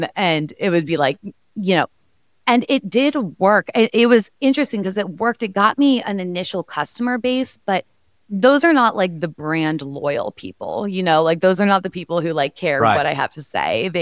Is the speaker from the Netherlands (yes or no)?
no; Dallas, Texas, United States; It's like an 8-hour drive from Dallas. I'm from Dallas.